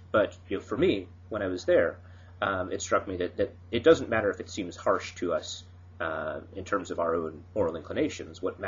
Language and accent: English; Ashland, Oregon, United States; By chance, in my hometown of Ashland, Oregon, there was a charity